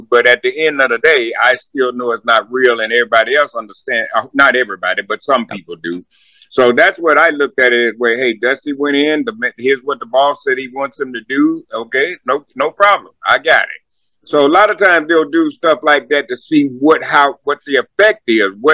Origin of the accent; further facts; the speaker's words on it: the South, United States; Because when I went there, you know, I came from the South.